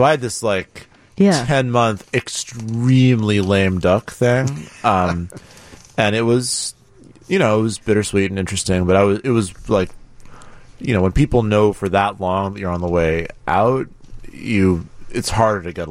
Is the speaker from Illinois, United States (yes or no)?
yes; Evanston, Illinois, United States; All right, so I have two things to say in my role as shameless advertiser for my hometown of Evanston.